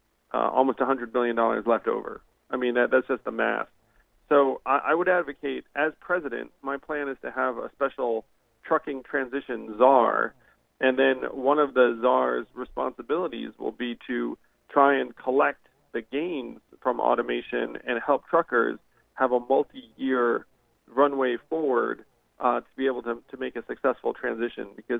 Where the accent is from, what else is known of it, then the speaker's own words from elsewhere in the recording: United States; but I'm an American. I'm a patriot. My children are Americans.